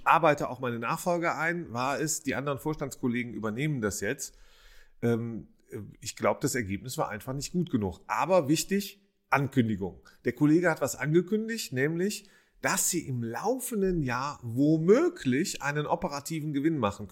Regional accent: Rhineland, Germany; jemand aus dem Rheinland, aus meiner Heimat

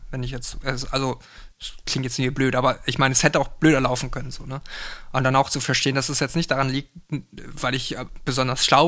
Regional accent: Bavaria, Germany; ich bin im Allgäu aufgewachsen, also im tiefsten Südbayern so. Und da gab es einfach keine anderen KoreanerInnen. Ne? Das heißt, die einzige Person, mit der ich Koreanisch sprechen konnte, waren meine Eltern zu Hause.

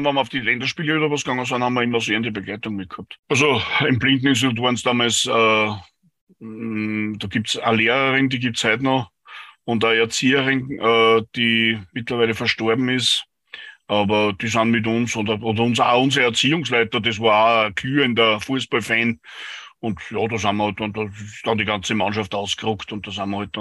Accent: Vienna, Austria; Aber wie gesagt, da bei uns in Wien

